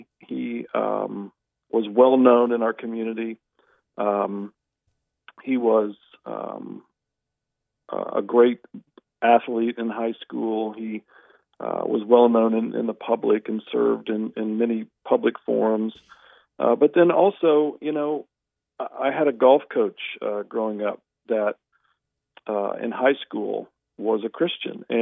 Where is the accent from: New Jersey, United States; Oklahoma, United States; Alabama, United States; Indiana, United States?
Indiana, United States; Anderson; I grew up in the States, just outside of northeast of Indianapolis, Indiana, which is the capital of Indiana, about 30 miles northeast in a little town called Anderson, Indiana.